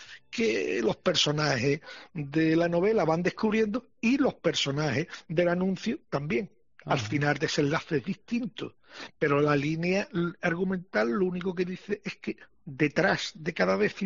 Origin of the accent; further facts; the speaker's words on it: Marchena, Andalusia, Spain; pues yo soy de Marchena